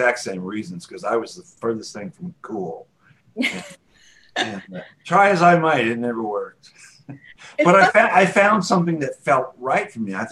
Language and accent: English; St. Petersburg, Florida, United States; I was born and raised in St. Pete. I remember taking a school trip to the Sponge Docks in the fourth grade, you know.